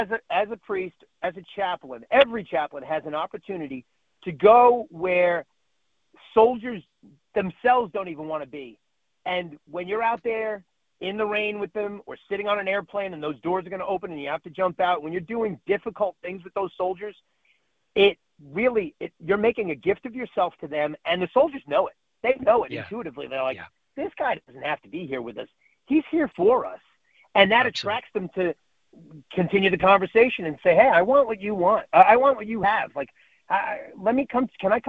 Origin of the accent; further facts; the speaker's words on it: Staten Island, New York, United States; he spent a lot of time where I grew up in Staten Island, New York